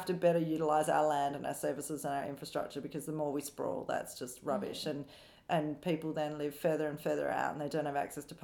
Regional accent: Perth, Western Australia, Australia; I grew up in the Greenfields equivalent in Perth, and it was quite sort of community oriented

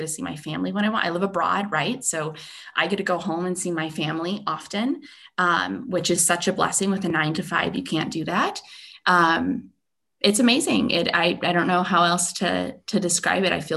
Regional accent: United States; now in Netherlands; And I am an American girl living in the Netherlands. I married a Dutch man and currently living in Southern Holland.

